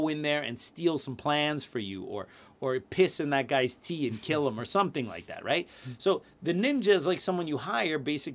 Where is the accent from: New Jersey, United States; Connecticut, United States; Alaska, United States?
New Jersey, United States; we grew up in New Jersey. We had like a yard, trees and stuff like that.